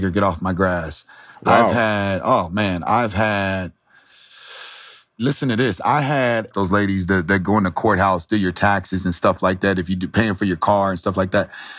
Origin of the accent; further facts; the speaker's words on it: San Diego, California, United States; also born or lived in Nebraska; when I came from San Diego, I didn't know what racism was until I got to Nebraska.